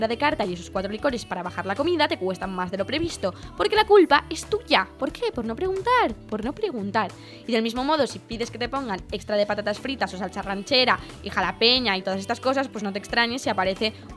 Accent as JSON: {"language": "Spanish", "town": "Madrid", "region": "Community of Madrid", "country": "Spain", "said": "Sí, soy de Carabanchela."}